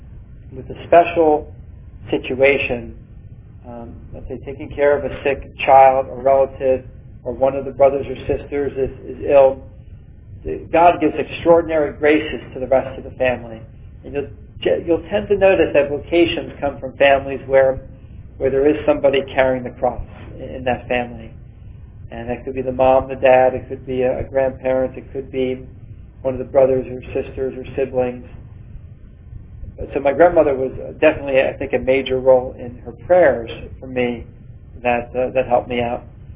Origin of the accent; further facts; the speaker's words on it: Philadelphia, Pennsylvania, United States; growing up in Philadelphia, take the Wonder Bread, we would roll it up